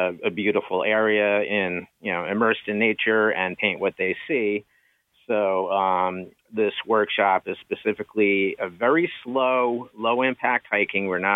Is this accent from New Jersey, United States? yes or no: no; New York, United States; I'm from the Hudson Valley, so although I was, you know, near where the Catskill Creek went into the Hudson, so I'm technically a river rat